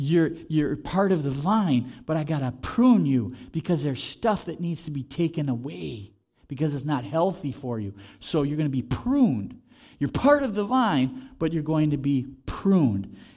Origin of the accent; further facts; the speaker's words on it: Luxembourg; when I was growing up in Luxembourg